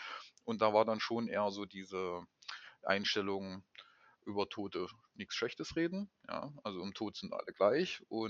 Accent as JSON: {"language": "German", "region": "Saxony-Anhalt", "country": "Germany", "tie": "born or raised there", "said": "dass in meinem Heimatland Sachsen-Anhalt die Stelle des Bildungsreferenten frei geworden ist"}